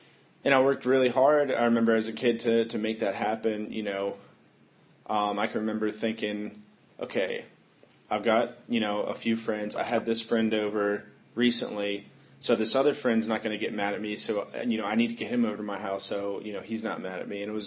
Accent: Mechanicsville, Virginia, United States; So I grew up in Richmond, and or outside of Richmond in Mechanicsville

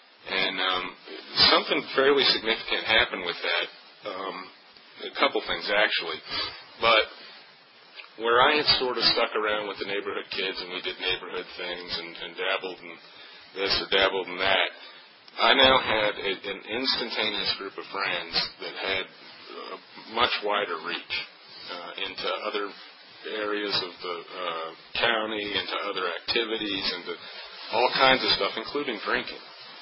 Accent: Richmond, Virginia, United States; I grew up mostly in Richmond. That was in 73.

